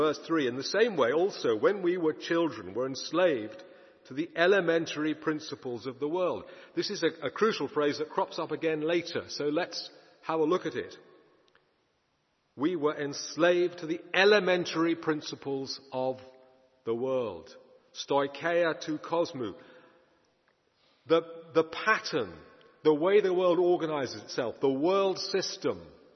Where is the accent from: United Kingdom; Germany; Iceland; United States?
United Kingdom; London; I was brought up in North London